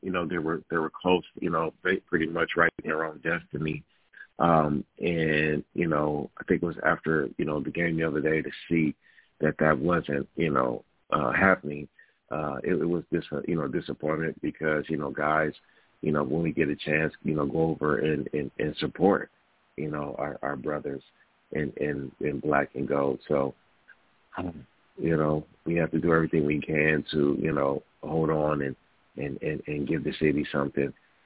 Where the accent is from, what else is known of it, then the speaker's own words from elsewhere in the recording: Los Angeles, California, United States; I can't go against, you know, the Lakers, you know, being that's my hometown.